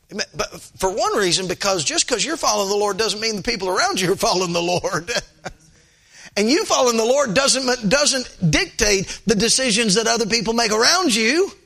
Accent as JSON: {"language": "English", "region": "Florida", "country": "United States", "said": "You know, I'm from Northwest Florida. I hear lake, I think, seeing one shore from the other shore. But then there are Great Lakes up here."}